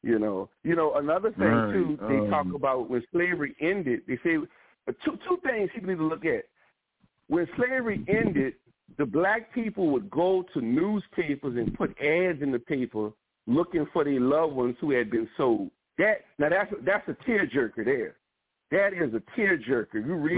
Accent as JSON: {"language": "English", "country": "Haiti", "tie": "born or raised there", "said": "But we grew up here in Saint-Domingue."}